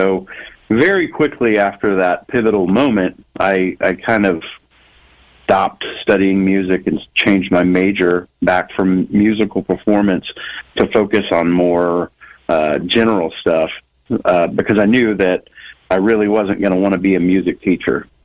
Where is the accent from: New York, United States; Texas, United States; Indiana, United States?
Texas, United States; Texas City; I grew up down in Texas City, which is south of Houston.